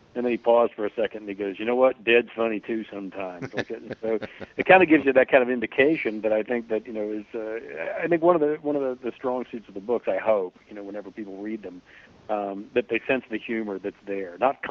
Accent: West Virginia, United States; born there; also born or lived in Montana / New Mexico; I was born in West Virginia, like that. But my father worked for AT&T, and so we moved around an awful lot of the country.

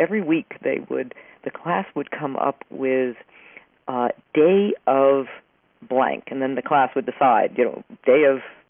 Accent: Oneonta, New York, United States; And an actual event happened in my hometown of Oneonta, at least 10 years ago

